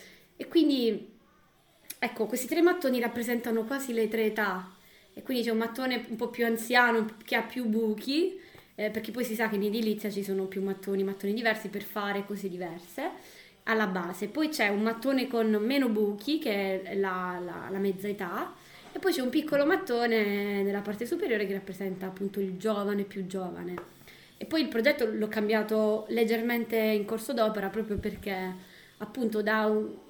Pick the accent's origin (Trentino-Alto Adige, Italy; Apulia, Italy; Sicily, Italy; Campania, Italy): Apulia, Italy; Taranto; ho 28 anni e vengo da Taranto.